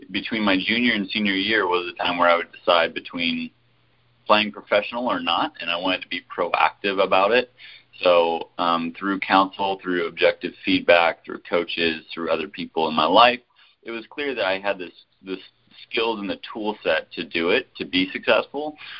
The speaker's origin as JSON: {"language": "English", "town": "Hutchinson", "region": "Kansas", "country": "United States", "tie": "born or raised there", "said": "I grew up in Hutchinson, Kansas, so we lived a mile away from one of the best golf courses in America."}